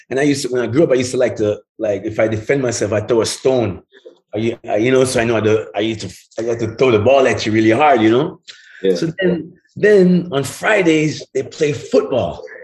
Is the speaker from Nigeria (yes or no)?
no; Jamaica; now in United States; So anyway, that was me growing up in Jamaica. So I came to America now.